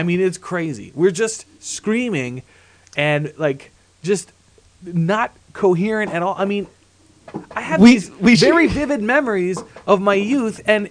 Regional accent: Silver Spring, Maryland, United States; We came from Silver Spring, which was, you know, northeast of those neighborhoods

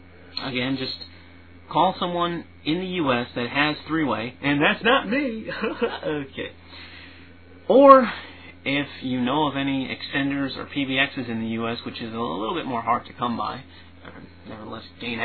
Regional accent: Connecticut, United States; I'm from Connecticut, and luckily up here we don't have them.

